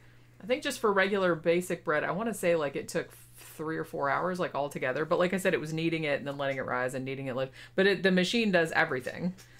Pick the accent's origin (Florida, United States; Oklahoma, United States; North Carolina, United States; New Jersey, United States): Florida, United States; Daytona; near where we grew up in Daytona